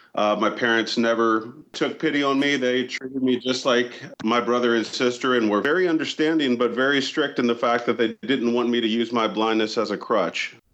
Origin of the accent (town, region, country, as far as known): Houston, Texas, United States